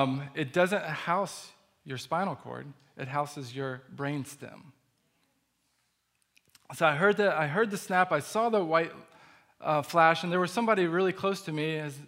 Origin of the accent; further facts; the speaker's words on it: Florida, United States; also born or lived in South Carolina; And we moved to Florida from South Carolina, where I was born, about the age of 6.